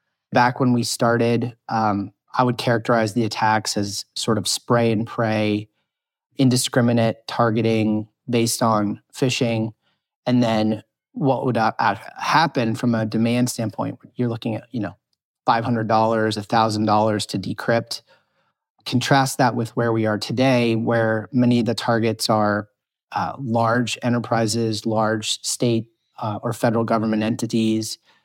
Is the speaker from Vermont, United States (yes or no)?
yes; Vermont, United States; There was a hospital actually from my home state of Vermont there